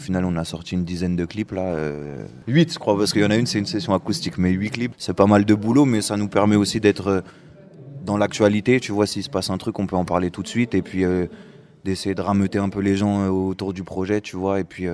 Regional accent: Melun, Île-de-France, France; Bah en fait, on est en banlieue parisienne. Moi, je suis de Melun

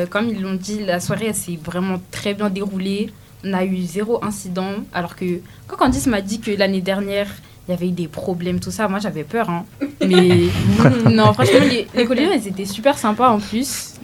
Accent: Martinique; en tant que martiniquaise, bon, ça m'a fait assez plaisir

